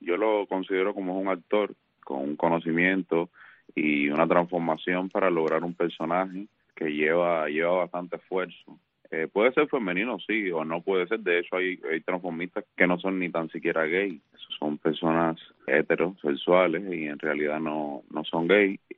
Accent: Cuba; moved away as an adult; also born or lived in Chile; now in United States; Nosotros salimos de Cuba hace 8 años y dejamos de hacer transformismo. Nos fuimos para Chile y trabajamos allá como 4 años. Y cuando llegamos acá a los Estados Unidos, hace unos 3 años

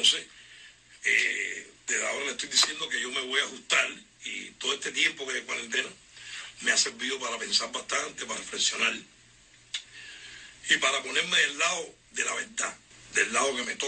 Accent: Cuba; lo que se trata del pueblo de Cuba me interesa. Me interesa que no haya abusos policiales en mi país.

